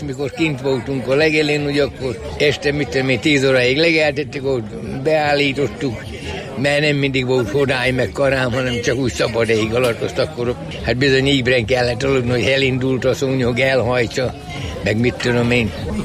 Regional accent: Újváros, Hungary; de Újváros környékén voltam lényegében. Ott is születtem, meg ott.

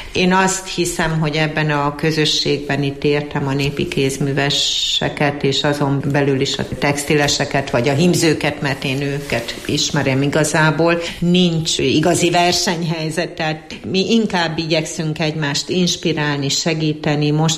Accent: Borsod-Abaúj-Zemplén, Hungary; Én ugye Matyó lévén szerelmes vagyok a színekbe

